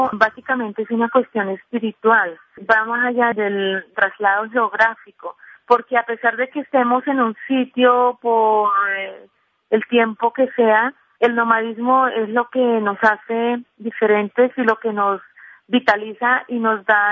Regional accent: Colombia; nosotros tenemos cédula colombiana, somos ciudadanos colombianos, tenemos una connotación étnica que somos gitanos.

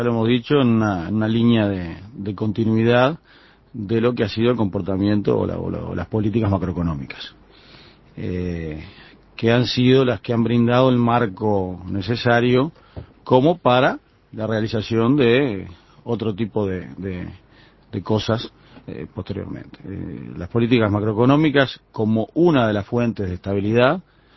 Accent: Montevideo, Uruguay; Yo soy de Malvin, soy de los Cuatro Vientos.

